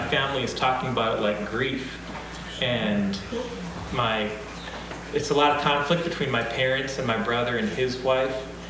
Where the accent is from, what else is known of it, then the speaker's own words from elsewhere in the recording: Minnesota, United States; I grew up in Minnesota on a hog farm.